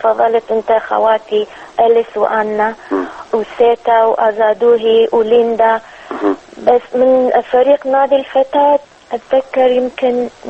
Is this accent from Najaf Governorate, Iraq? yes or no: no; Baghdad, Baghdad Governorate, Iraq; أنا ولدت ببغداد، احنا كنا ساكنين في كامب الأرمن، بس أنا ولدت في منطقة المسبح.